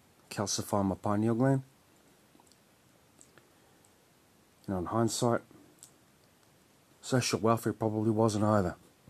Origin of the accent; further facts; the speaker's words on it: Opononi, Northland, New Zealand; But growing up in Opononi with my foster family was actually really hard.